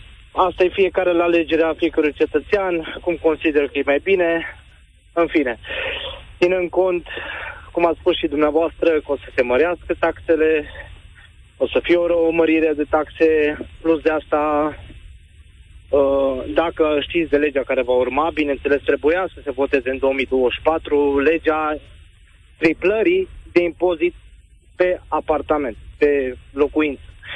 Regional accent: Timișoara, Timiș County, Romania; Sunt din Timișoara, în primul rând.

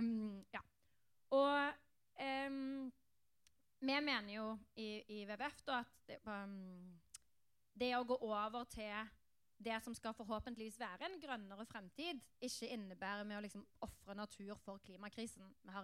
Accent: Stavanger, Rogaland, Norway; som dere hører, er fra Stavanger. Men jeg er ikke bare fra Stavanger, jeg gikk i barnehage i oljedirektoratet. Så jeg er liksom oljeunge through and through. Og har vokst opp med olje på peishullen.

